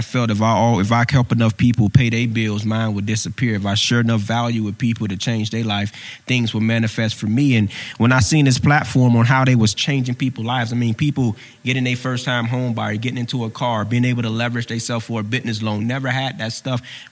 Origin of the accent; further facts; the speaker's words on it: Miami, Florida, United States; I mean, I grew up in Liberty City in Miami. If you ever seen First 48, that's the neighborhood they in when they come to Miami.